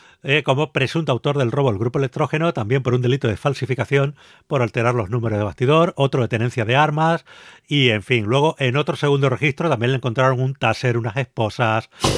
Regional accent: Valdemoro, Community of Madrid, Spain; ha sucedido en mi pueblo, en Valdemoro, así que lo tengo que decir

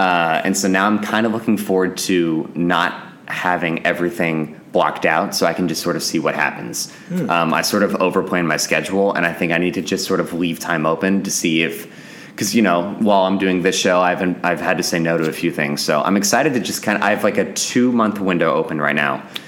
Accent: Houston, Texas, United States; No, he was back when I was growing up in Houston.

